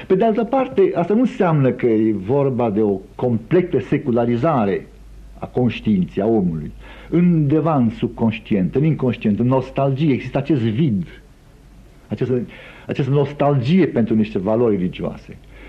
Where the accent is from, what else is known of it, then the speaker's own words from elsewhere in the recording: Romania; mă pasionează și ca român, dar și ca istoric al religiilor.